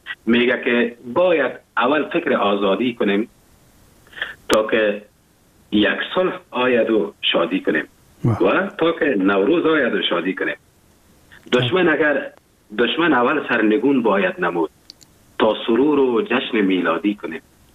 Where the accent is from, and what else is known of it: Afghanistan; now in Germany